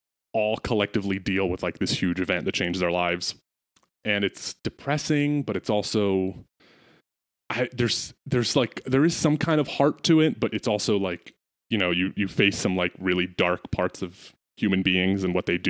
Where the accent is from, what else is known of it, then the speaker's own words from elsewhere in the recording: United States; as an American, the show feels very similar to like the cultural feeling after 9/11.